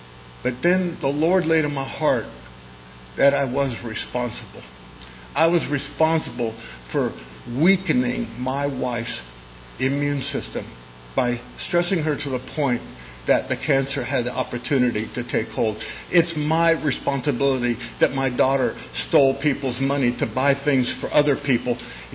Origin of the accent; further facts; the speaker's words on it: California, United States; So that's the way I grew up in California. My family is Jewish, so we didn't know Jesus.